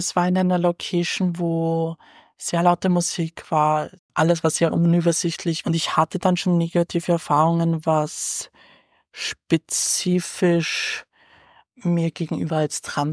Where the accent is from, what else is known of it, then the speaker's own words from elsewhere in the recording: Wieselburg, Lower Austria, Austria; ich komme ja aus Wieselburg und auf dem Land wächst man natürlich eben mit genau sowas auf.